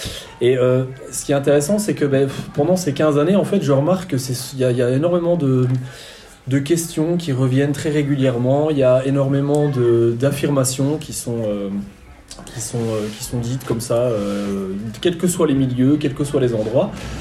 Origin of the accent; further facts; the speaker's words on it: Belgium; j'enseigne la géographie dans l'équivalent d'un lycée, comme ça a été dit tout à l'heure, donc je suis belge